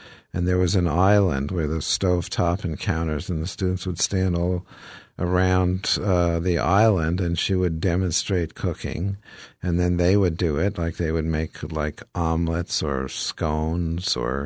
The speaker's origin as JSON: {"language": "English", "town": "Huntington", "region": "New York", "country": "United States", "tie": "born or raised there", "said": "I grew up in Huntington."}